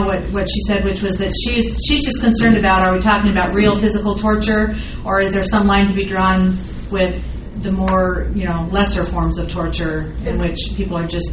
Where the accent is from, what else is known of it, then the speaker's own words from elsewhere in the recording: Utah, United States; Well, I know that most of us are taught to be pretty good little obedient kids growing up in Utah